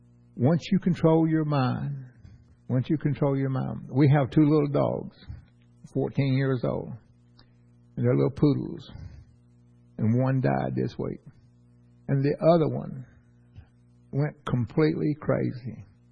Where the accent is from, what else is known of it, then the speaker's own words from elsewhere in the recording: New Orleans, Louisiana, United States; I grew up in New Orleans, and I've seen people are so mean and ugly that people just walk away from them.